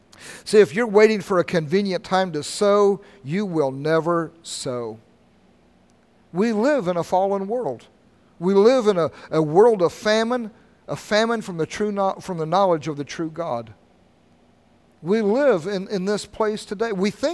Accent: Ohio, United States; Where we grew up in Ohio, they got over 300 bushel of corn off of an acre.

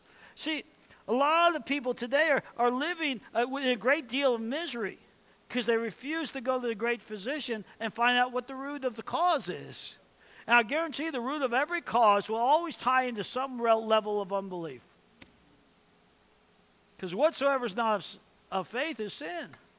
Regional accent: Tulsa, Oklahoma, United States; and they're from the Northeast, and I'm from Tulsa, but I was in the Northeast.

